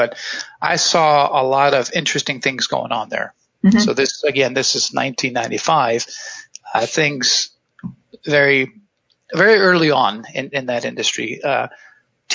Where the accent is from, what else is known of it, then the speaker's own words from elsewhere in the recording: Iceland; moved away as an adult; now in United States; Yes, correct. Grew up in Iceland. My family still lives there, but as I had finished my engineering education in Iceland, most of us at the tim